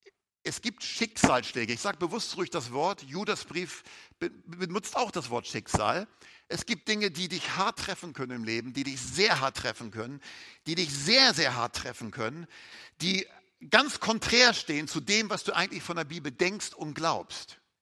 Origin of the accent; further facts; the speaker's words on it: Hamburg, Germany; Ich bin ja gebürtiger Hamburger, wie man vielleicht immer noch hört.